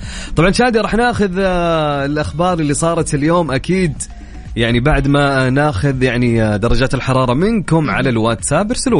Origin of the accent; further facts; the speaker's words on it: Riyadh, Riyadh Province, Saudi Arabia; وطبعا عندنا في الرياض الآن شادية 23 درجة مئوية في العاصمة الحبيبة.